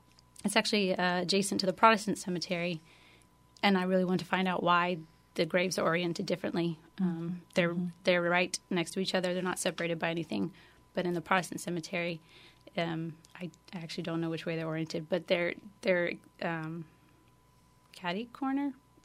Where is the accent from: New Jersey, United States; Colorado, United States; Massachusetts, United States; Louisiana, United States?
Louisiana, United States; Baton Rouge; I'm from Baton Rouge.